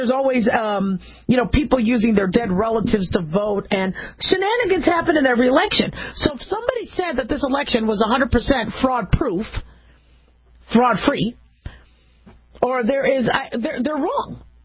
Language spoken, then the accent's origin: English; United States; being American, being a physician, being a mom, being a human